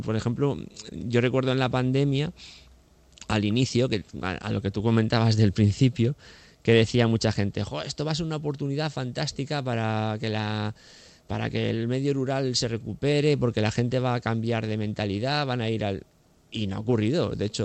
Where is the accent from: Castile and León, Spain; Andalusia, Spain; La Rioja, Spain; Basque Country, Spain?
La Rioja, Spain; Me siento español, obviamente, me siento más riojano